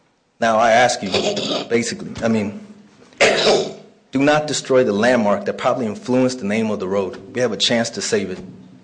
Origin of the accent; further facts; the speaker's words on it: Sterling, United States; I'm from Sterling, and I don't want to see our historic district torn down.